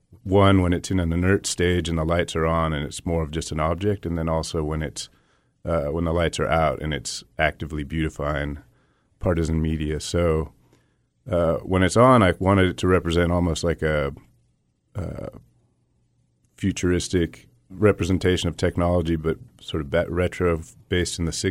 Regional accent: San Francisco, California, United States; And we're both from San Francisco, which is very biased in one direction.

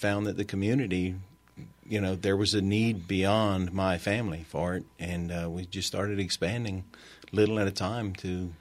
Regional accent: United States; I grew up between Hathaway and Jennings.

